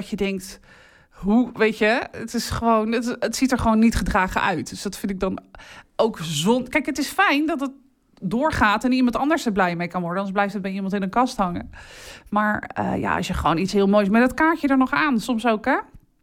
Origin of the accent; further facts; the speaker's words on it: Gouda, South Holland, Netherlands; now in Katwijk, Netherlands; ik kom uit Gouda.